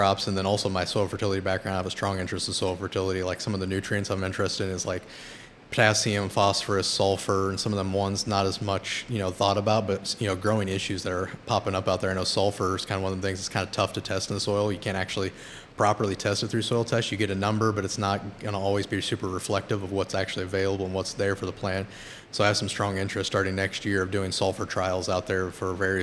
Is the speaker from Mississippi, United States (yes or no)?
no; Missouri, United States; So, I grew up in Missouri, and I went to University of Missouri for undergrad.